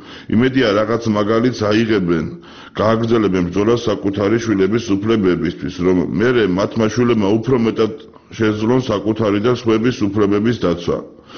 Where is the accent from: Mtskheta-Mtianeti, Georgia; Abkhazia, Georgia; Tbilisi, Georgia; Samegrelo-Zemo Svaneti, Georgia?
Tbilisi, Georgia; born or raised there